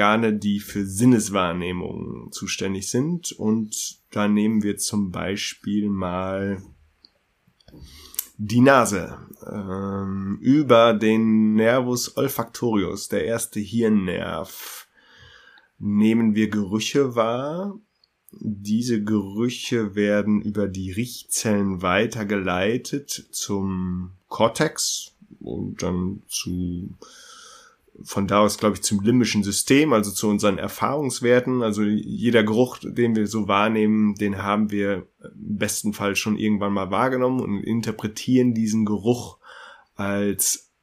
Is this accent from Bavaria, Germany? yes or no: no; Münster, North Rhine-Westphalia, Germany; Ich war jetzt in meinem Urlaub in meiner Heimatstadt in Münster.